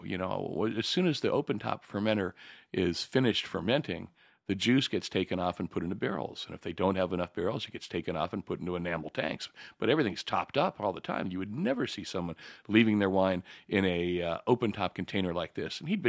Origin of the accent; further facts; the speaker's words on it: Santa Ynez Valley, California, United States; when I was growing up in the San Ynez Valley